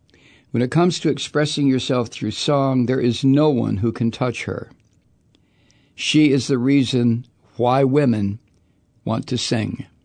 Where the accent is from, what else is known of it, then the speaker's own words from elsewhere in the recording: Toledo, Ohio, United States; I'm from Toledo, Ohio. And if I got a blank look, I'd say, well, it's a suburb of Detroit